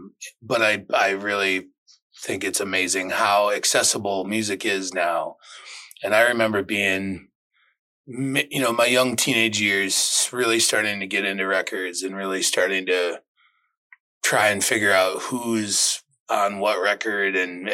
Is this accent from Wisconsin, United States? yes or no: yes; Eau Claire, Wisconsin, United States; we had a really established jazz band in my hometown of Eau Claire, Wisconsin.